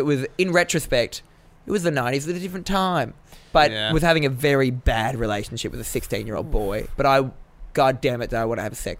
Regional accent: Australia; I grew up in Australia.

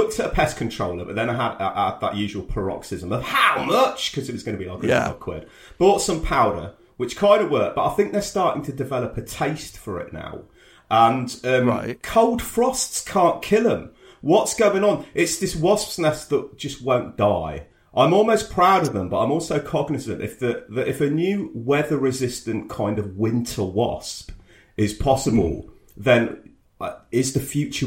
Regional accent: Coventry, West Midlands, United Kingdom; I was a kid in Cov who occasionally commuted out of London.

